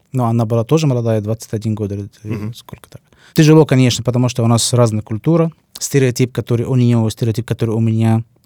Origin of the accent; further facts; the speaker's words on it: Cairo, Cairo Governorate, Egypt; Russian is a second language; Каир. Родился в Каир.